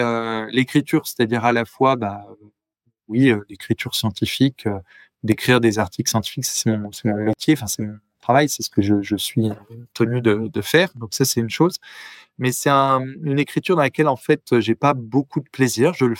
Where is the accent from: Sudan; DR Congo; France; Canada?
France; je suis français et allemand, en fait. Donc mon père allemand, ma mère est française